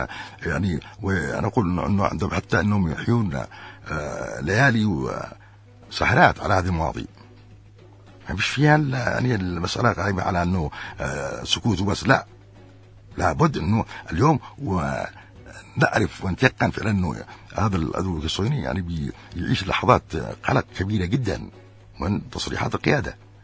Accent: Yemen; انا في بلدي، انا في يمني الكبير

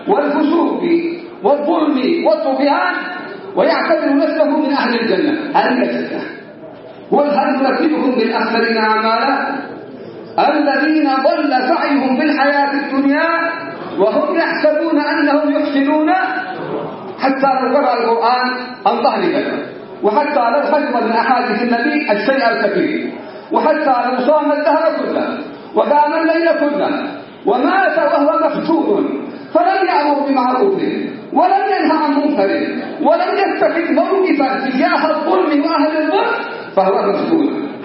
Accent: Yemen; لان هذه الاجواء ليست موجوده عندنا في اليمن كما هي موجوده في الخارج

